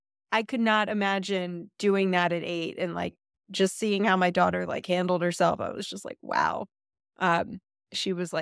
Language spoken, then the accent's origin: English; Pennsylvania, United States; But I grew up, you know, in the suburbs of Philadelphia where things were pretty intense too.